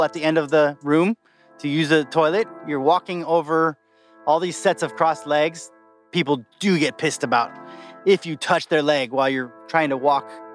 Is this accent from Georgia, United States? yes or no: no; Los Angeles, California, United States; I'm like, "Yeah, I'm an American." He goes, "I grew up in LA." And I'm like, "Whoa, that's crazy, man. I'm from LA too."